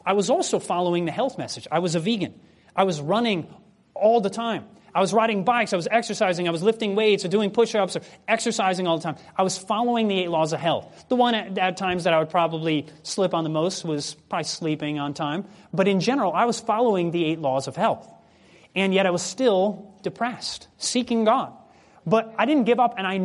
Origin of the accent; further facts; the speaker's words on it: Michigan, United States; but I come from Michigan, and Michigan's colder in the winter than Iceland even.